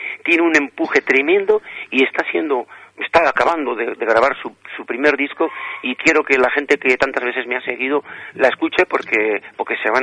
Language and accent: Spanish; Basque Country, Spain; como vasco he solido decir, que el pueblo vasco mantiene su lengua desde hace miles de años